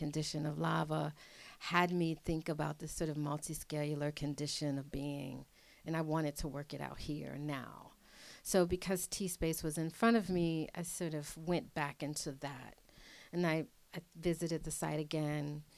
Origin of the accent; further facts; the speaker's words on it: Chicago, Illinois, United States; And as you know, I grew up in Chicago. So I was quickly reminded that, you know, I grew up by a lake and now I'm growing by a mountain.